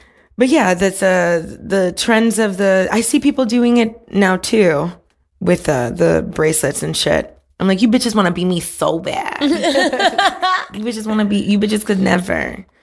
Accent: Miami, Florida, United States; I would never know the... strife of also growing up in Miami is a bubble.

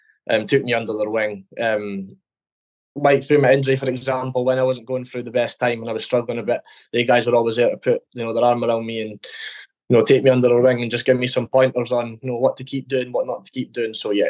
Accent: Dundee, Scotland, United Kingdom; Well, for me, I came from Dundee

